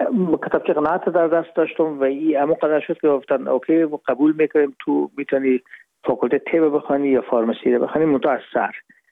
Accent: Herat, Afghanistan; moved away as an adult; now in Hamburg, Germany

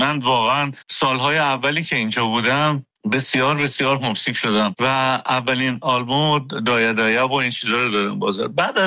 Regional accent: Iran; moved away as an adult; also born or lived in Dubai, United Arab Emirates; اجباراً من از ایران خارج شدم، اومدم به دبی و قرار شد که برم به امریکا

